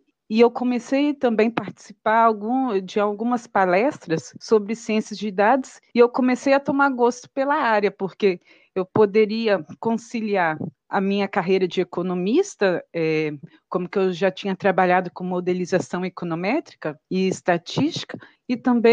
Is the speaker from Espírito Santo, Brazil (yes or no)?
yes; Vitória, Espírito Santo, Brazil; now in Paris, France; tenho 37 anos, sou de Vitória, Espírito Santo, mas eu moro em Paris já faz 7 anos.